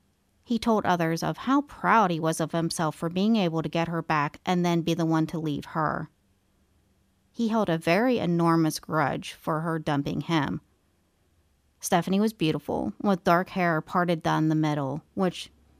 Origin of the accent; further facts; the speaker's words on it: East Coast, United States; I'm from the East Coast, so I've never heard of one